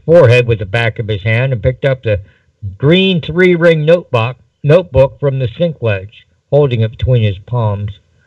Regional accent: Moonrock Lake, Ohio, United States; born or raised there

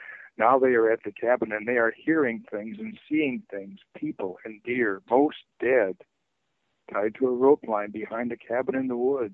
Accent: Duluth, Minnesota, United States; Well, it's been another long week in Duluth, Minnesota, my hometown at the end of the empire.

